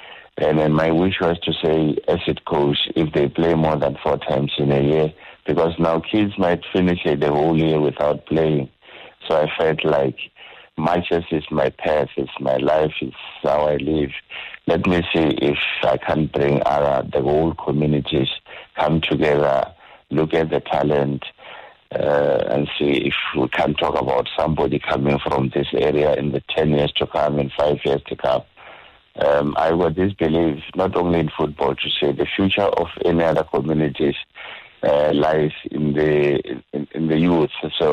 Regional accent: Bolobedu, Limpopo, South Africa; I am from a village somewhere in Bolobedu. That's where I was born. That's where my parents' family is. It's a village called Mkwati Village around Bolobedu in the Mpopo in Zane.

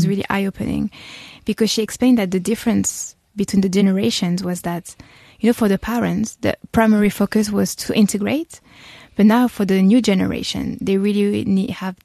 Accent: France; So yes, I did grow up in France. My dad is from Tunisia. My mom is from Martinique.

